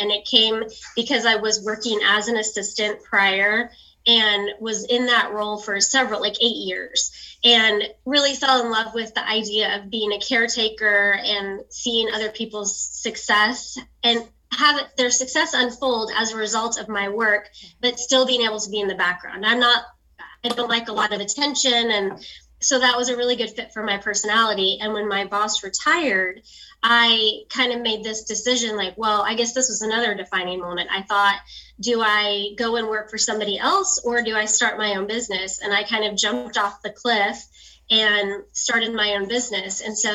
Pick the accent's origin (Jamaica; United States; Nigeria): United States; California; also born or lived in Dallas; I come from the Bay Area in California, so it's pretty low key in terms of like people and attitudes